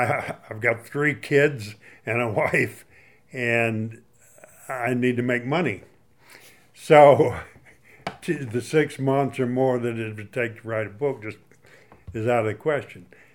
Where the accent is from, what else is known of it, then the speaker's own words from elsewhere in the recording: Mississippi, United States; I was born and reared on the Gulf Coast of Mississippi.